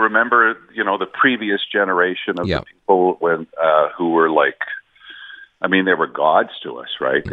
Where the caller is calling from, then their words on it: Pointe-Claire, Quebec, Canada; I'm calling from Point Claire.